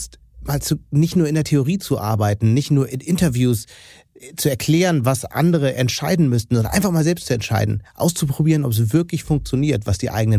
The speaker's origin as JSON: {"language": "German", "region": "Hamburg", "country": "Germany", "said": "Da frage ich mich natürlich als Hamburger"}